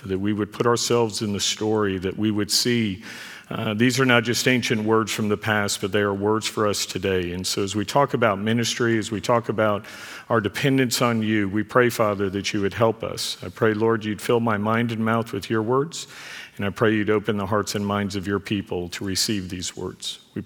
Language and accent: English; Dallas, Texas, United States; I was born and raised here in Dallas, but I was on a family vacation with Dr. Harold Honer